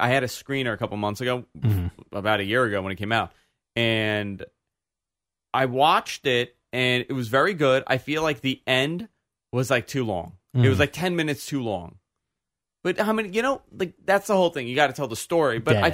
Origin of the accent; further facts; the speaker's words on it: Ireland; I'm not even Persian. I'm just like, I'm actually Irish, and everybody thinks I'm Iranian.